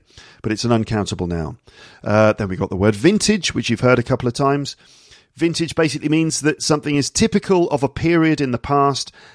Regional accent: London, United Kingdom; I'm an English teacher from London, and this is my podcast for learners of English

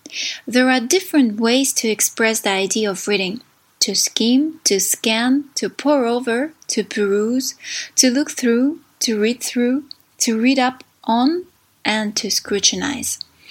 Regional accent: Saint Petersburg, Russia; I'm from St. Petersburg, Russia.

